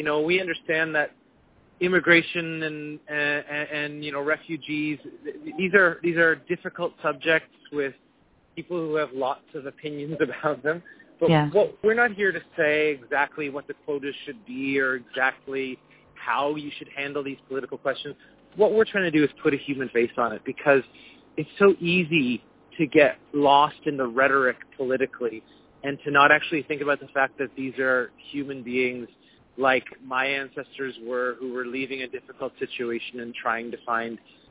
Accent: Canada; here in North America, I'm a Canadian

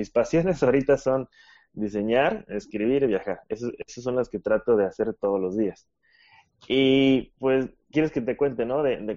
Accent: Mexico; soy de México. Sí, no hemos mencionado esa partecita. Soy de México y me gradué en la ciudad de Puebla

